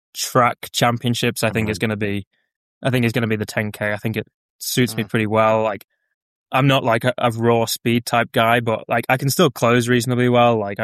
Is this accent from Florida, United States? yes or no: yes; Florida, United States; you only know me because I'm from Florida.